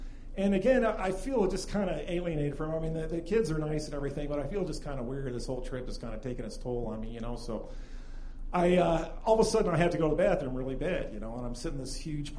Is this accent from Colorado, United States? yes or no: yes; Denver, Colorado, United States; well, I'm actually from Denver. I think I'm supposed to stay with you guys.